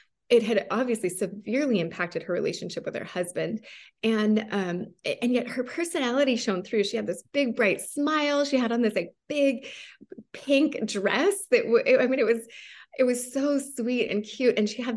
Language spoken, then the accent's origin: English; Hawaii, United States; I'm from Hawaii, not from New Zealand, but obviously.